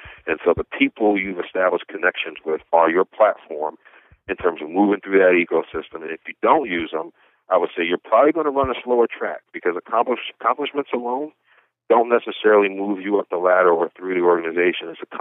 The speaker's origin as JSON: {"language": "English", "town": "Philadelphia", "region": "Pennsylvania", "country": "United States", "said": "you know, I'm from Philadelphia originally."}